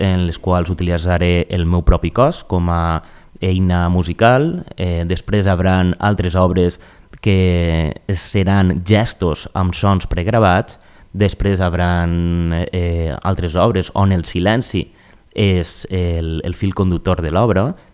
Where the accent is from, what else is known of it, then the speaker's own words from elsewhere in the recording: Villajoyosa, Valencian Community, Spain; El dijous passat ja vaig començar en el meu poble, en la Vila Joiosa, a fer este projecte